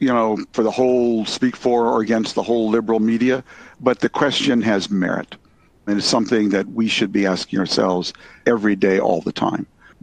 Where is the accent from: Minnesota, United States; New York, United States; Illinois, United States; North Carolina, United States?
Minnesota, United States; my wife's from Iowa, I'm from Minnesota